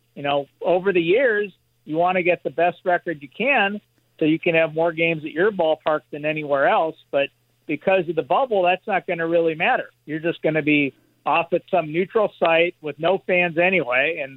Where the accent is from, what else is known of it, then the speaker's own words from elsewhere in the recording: Los Angeles, California, United States; And I can tell you from, you know, growing up in Los Angeles that the Dodgers won the World Series in 1981